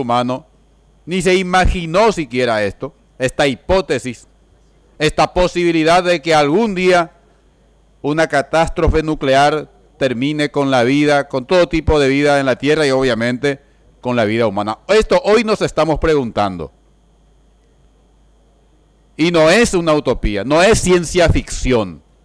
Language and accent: Spanish; Paraguay; pero necesitamos, como paraguayos y como Estado, tener una posición firme